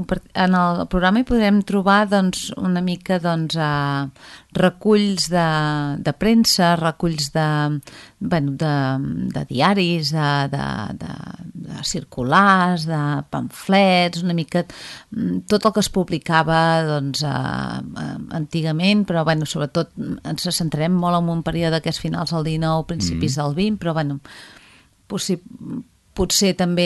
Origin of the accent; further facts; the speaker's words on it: Palafrugell, Catalonia, Spain; now in Begur, Spain; Soc filla de Palafrugell, que passa que ara estic visquent a Begur